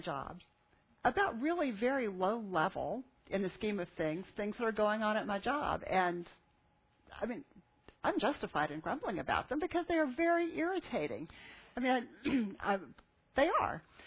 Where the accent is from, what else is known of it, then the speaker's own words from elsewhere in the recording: Texas, United States; Now, I come from South Texas, which is quail country.